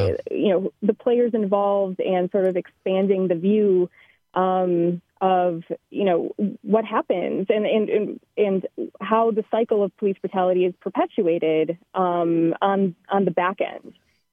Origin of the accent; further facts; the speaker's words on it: Racine, Wisconsin, United States; I mean, the first piece being that I'm from Racine